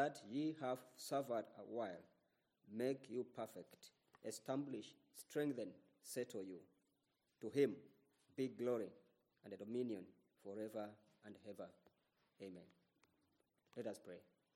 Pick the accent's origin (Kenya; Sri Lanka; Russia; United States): Kenya; I come from Kenya. I'm married. I have three children.